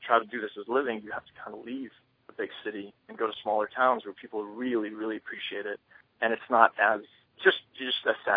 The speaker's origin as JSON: {"language": "English", "region": "New York", "country": "United States", "tie": "born or raised there", "lives_now": "Los Angeles, United States", "said": "I hadn't played in New York City since I moved to Los Angeles. I grew up mostly in New York."}